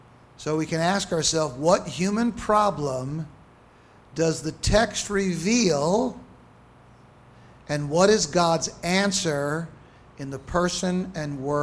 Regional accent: St. Louis, Missouri, United States; Brian was formerly the president of Covenant Theological Seminary in my hometown of St. Louis.

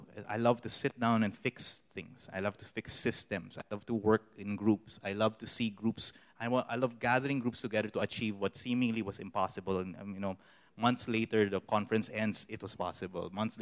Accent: Philippines; I've had to become keenly aware of our natural instincts as Filipino.

